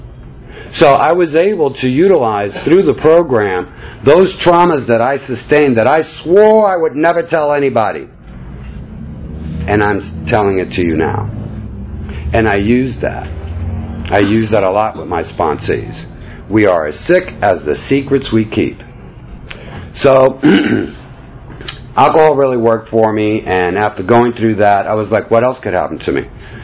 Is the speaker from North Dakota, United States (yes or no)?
no; New York, United States; But I'm from New York, and so I showed up late, and I got into the wrong car.